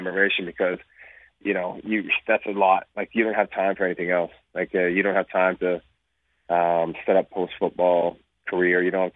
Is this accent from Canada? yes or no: yes; Canada; they told me, in BC for like 20-something years as a Canadian.